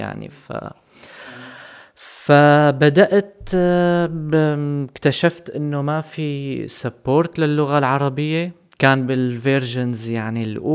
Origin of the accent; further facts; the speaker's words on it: Syria; also born or lived in Egypt; now in Germany; بسبب ظروف مغادرة سوريا والسفر طلعت من سوريا، عشت فترة بمصر بعدين جيت على ألمانيا.